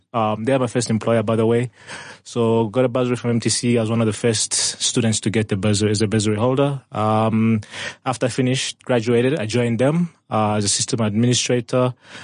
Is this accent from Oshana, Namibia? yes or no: no; Windhoek, Khomas, Namibia; also born or lived in Zambezi Region; Sevulamunda is where all my family comes from. It's my grandfather's land. I was born in Windhoek, but moved back to the Zambezi region a few years later. So that's where I had my stint as a primary school. High school, I came back to Windhoek.